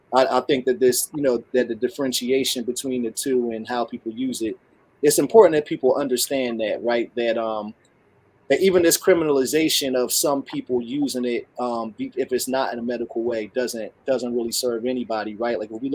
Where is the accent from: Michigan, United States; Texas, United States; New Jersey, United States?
New Jersey, United States; Trenton; like, I grew up in Trenton, New Jersey, right?